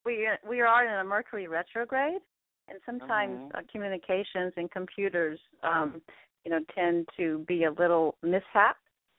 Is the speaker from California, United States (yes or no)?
no; Louisiana, United States; And then I was raised in South Louisiana.